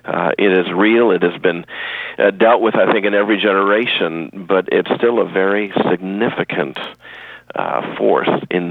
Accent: Boston, Massachusetts, United States; now in Charleston, United States; I'm originally from Boston, and so coming down here deeply into the Southern culture of South Carolina

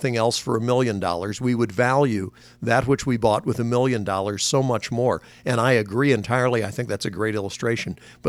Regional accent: North Carolina, United States; When I was growing up in Western Carolina, I went out as a teenager on the streets

